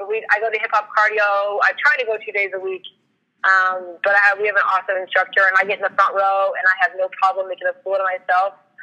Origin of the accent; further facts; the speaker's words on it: Omaha, Nebraska, United States; moved away as an adult; I'm from Omaha, Nebraska, and then moved down here to Oklahoma State.